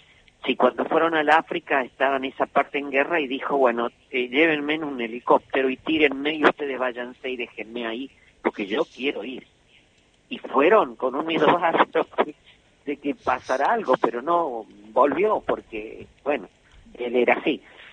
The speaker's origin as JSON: {"language": "Spanish", "region": "Córdoba", "country": "Argentina", "said": "aunque yo soy cordobés, ¿no?"}